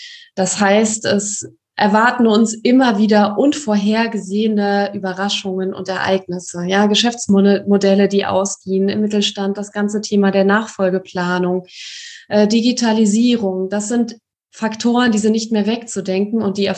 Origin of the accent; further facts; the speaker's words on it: Bonn, North Rhine-Westphalia, Germany; ich komme aus Bonn